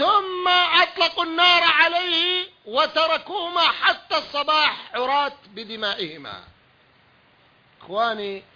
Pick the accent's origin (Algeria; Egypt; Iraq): Iraq; أنا ابن العراق الجريح